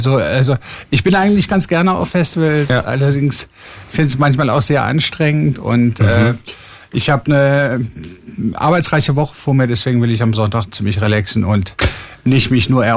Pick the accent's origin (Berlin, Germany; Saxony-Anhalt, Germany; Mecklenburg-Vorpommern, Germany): Berlin, Germany; Ich komme aus Neukölln